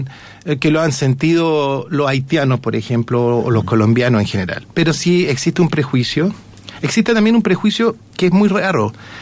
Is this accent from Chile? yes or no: yes; Chile; Nosotros como chilenos sabemos que es difícil Chile